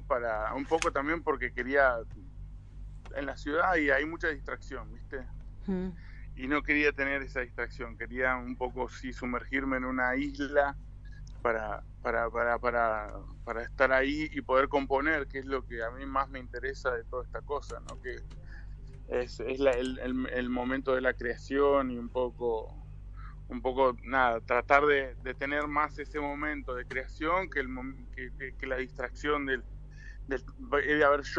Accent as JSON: {"language": "Spanish", "town": "Comodoro Rivadavia", "region": "Chubut", "country": "Argentina", "said": "De acá, comodorense"}